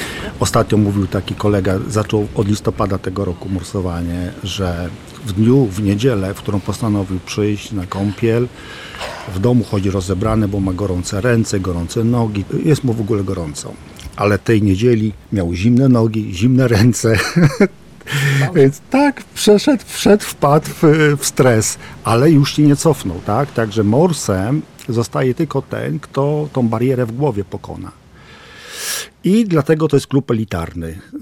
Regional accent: Włodawa, Lublin Voivodeship, Poland; ja jestem z Nadbuga, urodziłem się we Włodawie, znam te tereny, kocham te wschodnie klimaty

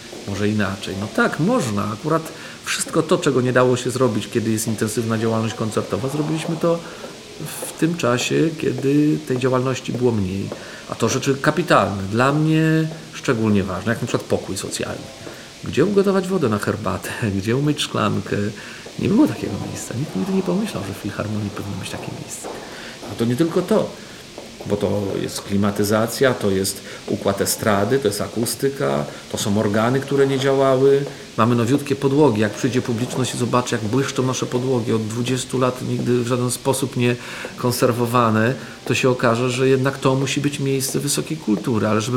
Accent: Brzeg, Opole Voivodeship, Poland; born there; also born or lived in Zielony Garnizon; Urodziłem się w Brzegu nad Odrą. Mój ojciec był wojskowym, więc potem przenieśliśmy się do Zielonego Garnizonu. Wychowałem się w środku lasu

